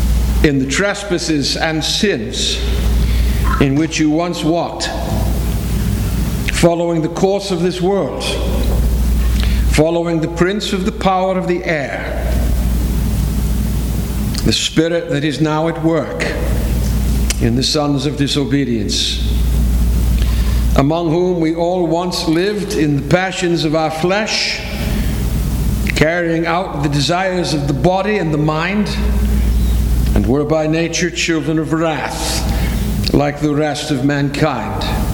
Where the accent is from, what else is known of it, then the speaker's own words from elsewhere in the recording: New England, United States; I come from New England